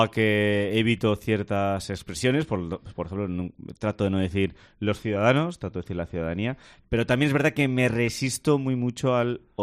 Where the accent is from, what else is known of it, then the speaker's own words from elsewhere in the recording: Navarre, Spain; incluso dentro de Navarra, y mira que somos pequeñitos, de Navarra, tú escuchas acento y sabes si es del norte, del sur.